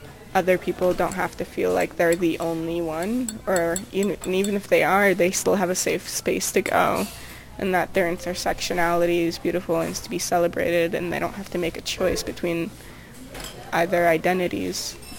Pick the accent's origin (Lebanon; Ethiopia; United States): Lebanon; Beirut, Beirut Governorate; born there; English is a second language; I was born in Beirut. My first memories of the world are within that setting, but also at that time, Lebanon was still under occupation